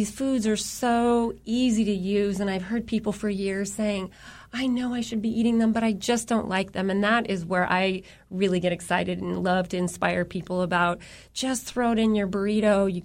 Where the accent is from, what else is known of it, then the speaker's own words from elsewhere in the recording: Juneau, Alaska, United States; Well, it's funny because I was born and raised in Juneau. I took off like half of us do after we graduate and explored, went to a couple different colleges, ended up back here safe and sound at home